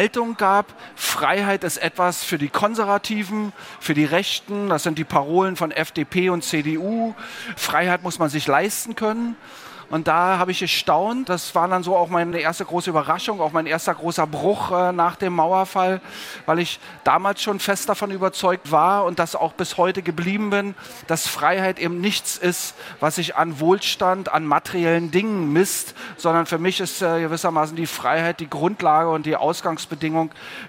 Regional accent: Berlin, Germany; Ich bin ja in Ostberlin groß geworden.

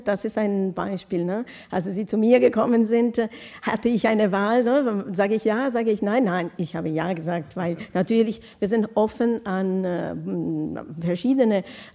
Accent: Naples, Campania, Italy; born there; German is a second language; ich bin in Neapel geboren worden. Das ist eine Nähe an dieser Insel Ischia

